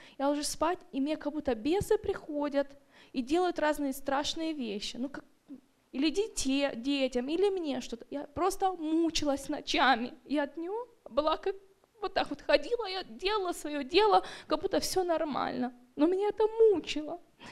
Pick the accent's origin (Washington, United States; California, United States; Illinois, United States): Washington, United States; Tacoma; я из Такомы.